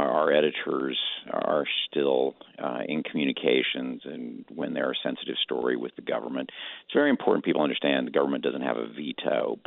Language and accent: English; Illinois, United States; I grew up in Illinois in the 1960s and 1970s, small town, very conservative town, son of two veterans.